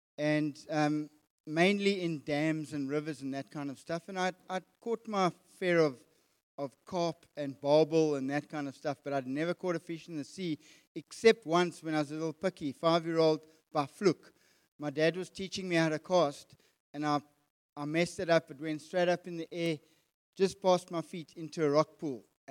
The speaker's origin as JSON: {"language": "English", "town": "Springs", "region": "Gauteng", "country": "South Africa", "lives_now": "George, South Africa", "said": "Jax and I moved from Gauteng, Springs to be more precise. Yes, I'm from Springs."}